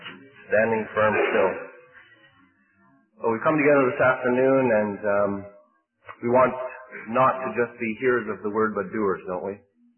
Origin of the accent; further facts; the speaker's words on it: Ontario, Canada; I come from Canada, from Ontario